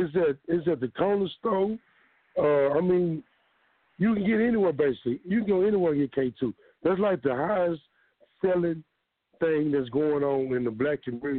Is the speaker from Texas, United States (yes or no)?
yes; Fort Worth, Texas, United States; I'm from Fort Worth, Texas